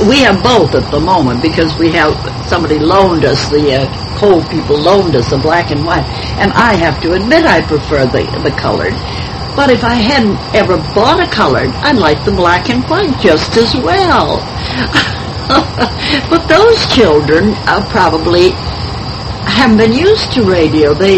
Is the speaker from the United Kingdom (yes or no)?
no; Ireland; But I never saw an Irish play that I liked in my life, although I'm Irish.